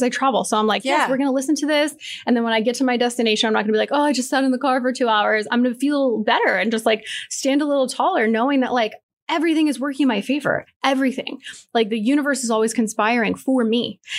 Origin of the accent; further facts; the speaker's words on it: Pennsylvania, United States; also born or lived in Buffalo, United States; And then grew up in Pennsylvania the majority of my life.